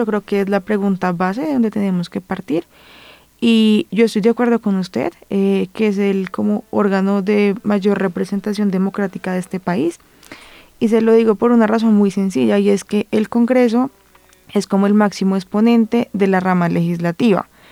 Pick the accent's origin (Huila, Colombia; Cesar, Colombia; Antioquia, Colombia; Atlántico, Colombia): Huila, Colombia; porque voy a hablar de Neiva porque soy del Huila